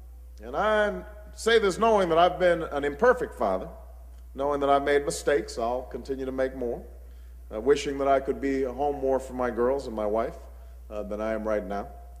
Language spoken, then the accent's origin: English; Hawaii, United States; I was growing up in Hawaii. Hawaii is not quite as tough as the South Side.